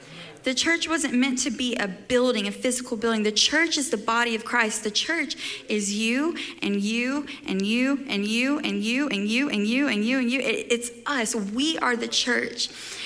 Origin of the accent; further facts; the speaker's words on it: Mississippi, United States; I mean, it's bigger than my hometown. I'm from Mississippi. Everything's bigger, you know.